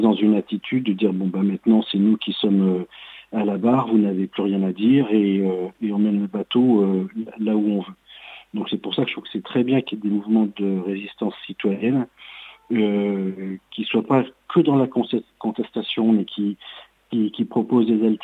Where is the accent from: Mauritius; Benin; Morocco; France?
France; Massif Central; Déjà, moi, je suis originaire du Massif central, donc c'est un territoire qui m'intéresse.